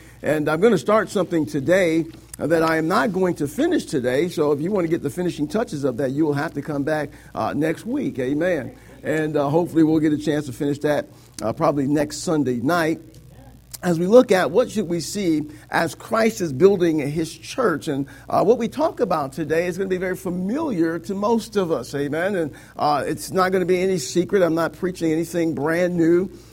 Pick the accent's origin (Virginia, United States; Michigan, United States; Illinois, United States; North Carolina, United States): Illinois, United States; Joliet; I'm from Joliet. Amen. I know where the prison's at.